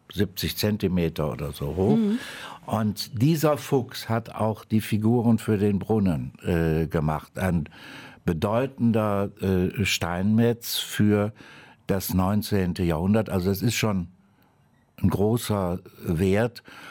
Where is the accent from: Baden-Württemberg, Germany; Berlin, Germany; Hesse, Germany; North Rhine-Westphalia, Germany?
North Rhine-Westphalia, Germany; Düsseldorf; Was ja Kölsch ist. Als Düsseldorfer kann ich das aber verstehen.